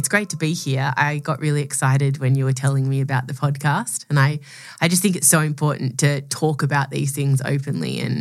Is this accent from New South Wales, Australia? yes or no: no; Melbourne, Victoria, Australia; I'm Australian. I was born, grew up in Melbourne